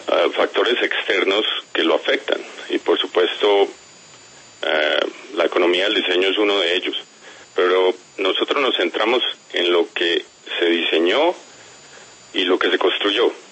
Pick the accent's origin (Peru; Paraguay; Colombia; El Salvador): Colombia; Medellín, Antioquia; born there; Sí, yo nací en Medellín, claro.